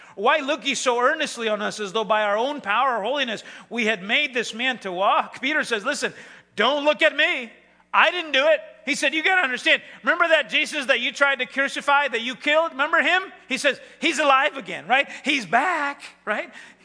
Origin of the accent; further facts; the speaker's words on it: El Salvador; I was in my home country. I was in El Salvador 2 weeks ago.